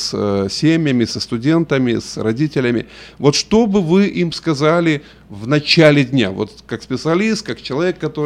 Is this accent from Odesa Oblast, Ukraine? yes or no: yes; Odesa, Odesa Oblast, Ukraine; вернулся из Одессы, из моего родного города.